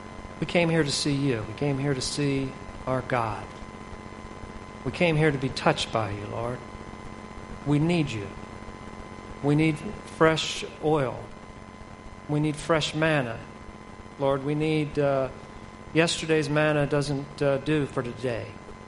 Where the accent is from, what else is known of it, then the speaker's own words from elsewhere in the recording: Philadelphia, Pennsylvania, United States; I grew up in Philadelphia, PA.